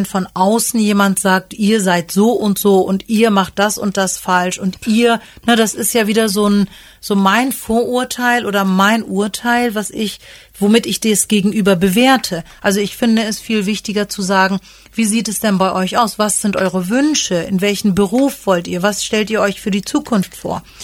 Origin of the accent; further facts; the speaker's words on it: Hamburg, Germany; Ich bin in Hamburg geboren, habe da auch die Grundschule gemacht.